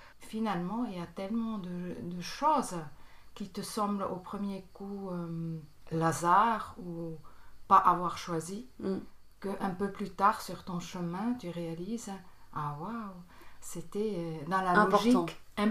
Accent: Bern, Switzerland; j'ai 58 ans. Je viens de Berne, c'est en Suisse. J'ai grandi... aussi à Berne.

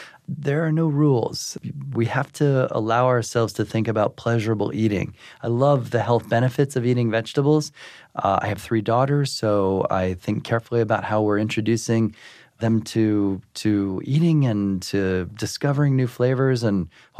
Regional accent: Midwest, United States; I grew up in the Midwest, and my grandmother, every Thanksgiving, would serve the dish, the baked sweet potatoes with marshmallows.

